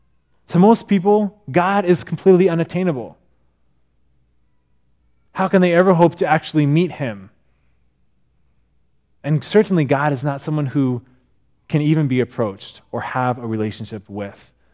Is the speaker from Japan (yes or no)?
yes; Japan; because of growing up in Japan, I have an interest in world religions.